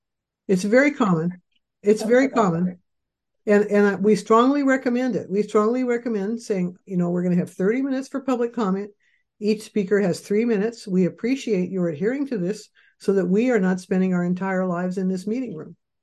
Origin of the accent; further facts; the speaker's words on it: Shoreline, Washington, United States; Happened in my hometown of Shoreline. I'm here in Shoreline, Washington.